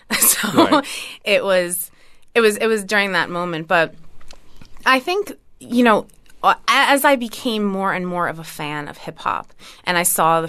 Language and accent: English; New Jersey, United States; Yeah, I would have to credit … for that, since we're both from Jersey.